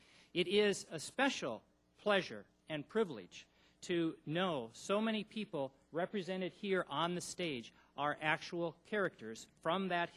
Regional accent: Kirkland, Washington, United States; And I say, well, I'm from Kirkland.

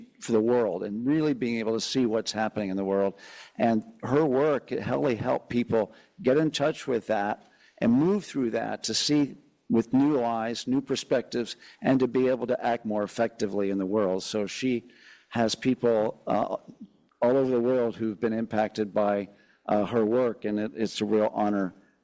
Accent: East Coast, United States; now in Berkeley, United States; we all live in Berkeley, we came here even though we grew up on the East Coast.

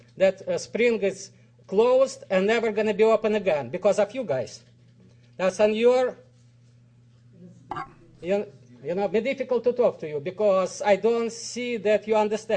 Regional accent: Russia; English is a second language; I came from Russia, and I know that is only one such a corrupted and bureaucratic country.

